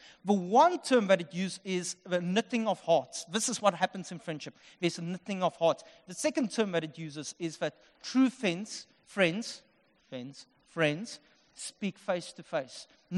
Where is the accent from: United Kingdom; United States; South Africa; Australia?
South Africa; Upington, Northern Cape; I'm from Upington.